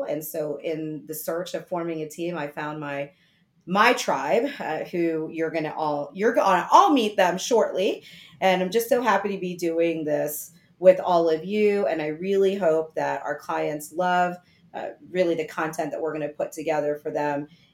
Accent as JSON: {"language": "English", "region": "Wisconsin", "country": "United States", "said": "I'm originally from Wisconsin. And no, I'm not a cheesehead."}